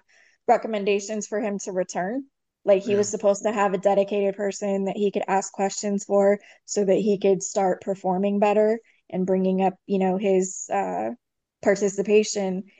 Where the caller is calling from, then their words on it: Arizona, United States; I'm calling from Arizona.